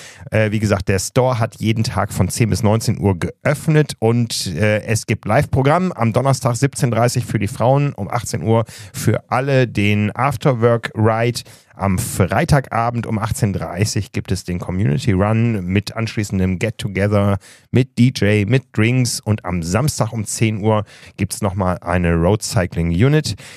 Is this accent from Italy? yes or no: no; Osnabrück, Lower Saxony, Germany; in Osnabrück, wo ich groß geworden bin